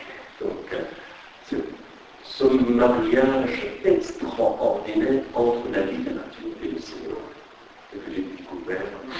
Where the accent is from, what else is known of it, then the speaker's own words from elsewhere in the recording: Afghanistan; French is a second language; now in France; quand j'ai quitté l'Afghanistan, en France, en 85, c'est sûr que je ne pouvais pas écrire en français et je me demandais à quoi bon écrire en persan